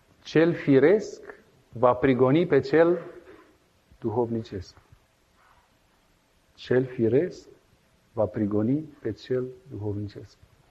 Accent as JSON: {"language": "Romanian", "region": "Bucharest", "country": "Romania", "said": "La noi, la margine de București, se spune de bășcălie."}